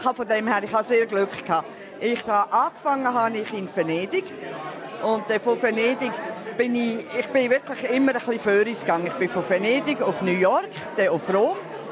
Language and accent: German; Ebersecken, Lucerne, Switzerland; moved away as an adult; now in Sydney, Australia; Ich bin vor 2 Monaten angekommen in Sydney, als die neue Generalkonsulin in Sydney. Ich bin aufgewachsen im Kanton Luzern, Ebersäcke, ein kleines Dörfli, wo niemand kennt.